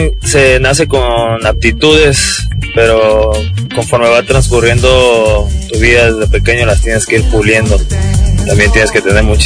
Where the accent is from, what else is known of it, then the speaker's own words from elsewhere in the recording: Veracruz, Mexico; Pero muy orgulloso de ser veracruzano, muy orgulloso de mis raíces y nunca he perdido el piso.